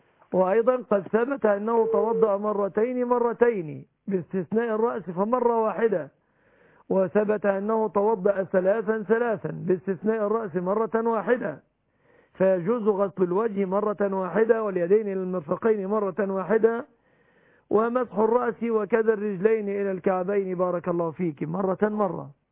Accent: Egypt

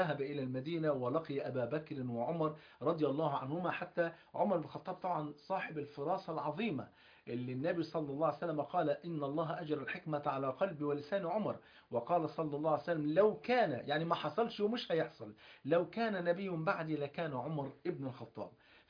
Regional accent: Egypt

